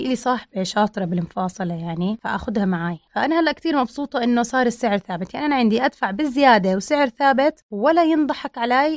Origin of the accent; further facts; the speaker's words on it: Jordan; احنا موضوع الإكرامية عندنا بالأردن يعني يعتبر مش كتير وارد